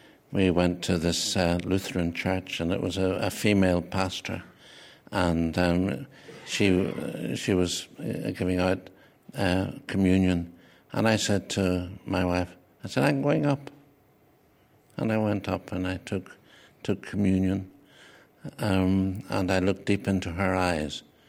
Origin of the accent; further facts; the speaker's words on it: Northern Ireland, United Kingdom; born there; But I was born on Ireland, on an island called Ireland, and I'm Irish, so I'm both those things. I'm both British and Irish